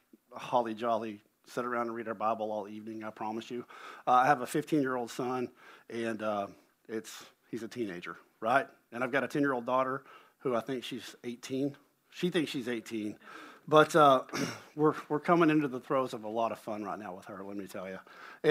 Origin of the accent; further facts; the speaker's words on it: Fort Worth, Texas, United States; also born or lived in Dallas; I'm from Dallas. I grew up in Fort Worth, you know, and so I'm a Rangers fan, I'm a Cowboys fan